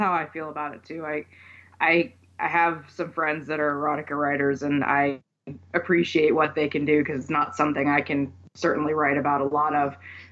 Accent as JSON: {"language": "English", "region": "Maine", "country": "United States", "moved": "as an adult", "lives_now": "Missouri, United States", "said": "I am originally from Maine. I have moved to Southwest Missouri recently, and I've been trying to get used to the change in climate down here."}